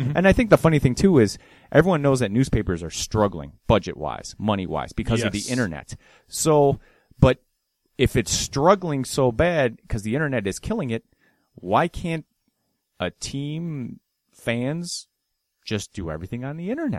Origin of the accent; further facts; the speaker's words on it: Detroit, Michigan, United States; now in Evansville, United States; I'm from Detroit. This is Evansville.